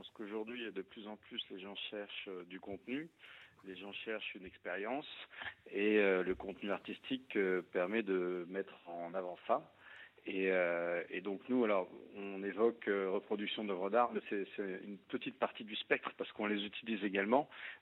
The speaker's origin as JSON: {"language": "French", "country": "France"}